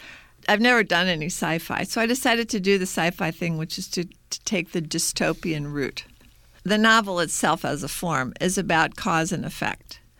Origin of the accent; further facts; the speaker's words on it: St. Louis, Missouri, United States; Now, I grew up in St. Louis. What's the biggest company in St. Louis? It ain't Budweiser. It's Monsanto.